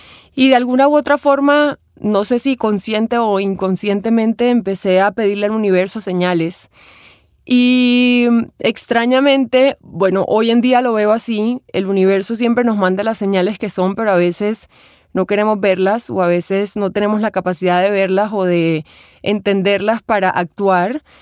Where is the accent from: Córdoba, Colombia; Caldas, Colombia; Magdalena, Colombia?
Magdalena, Colombia; Santa Marta; also born or lived in Bogotá; con mi tierra, con mi esencia, con ese lugar que me vio crecer, que es Santa Marta. Ahí tuve la oportunidad de vivir mis primeros 16 años de vida, aunque nací en Bogotá, crecí desde los 6 meses en Santa Marta.